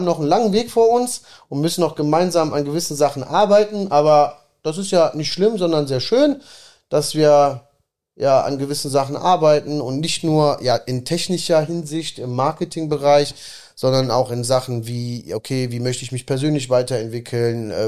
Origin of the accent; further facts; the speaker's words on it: Italy; ich bin auch Italiener